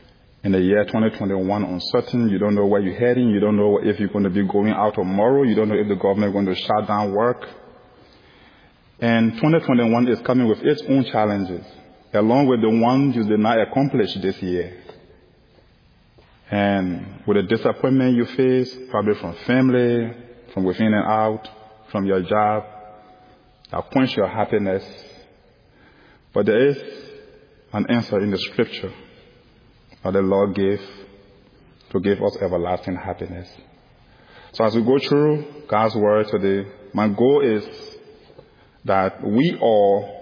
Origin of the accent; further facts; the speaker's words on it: Liberia; from Liberia, West Africa.